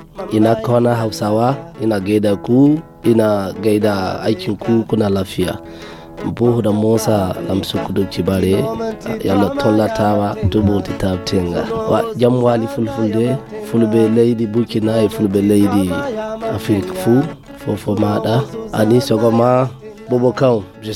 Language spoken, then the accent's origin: French; Burkina Faso; on est tous des Burkinabés et on est des Africains.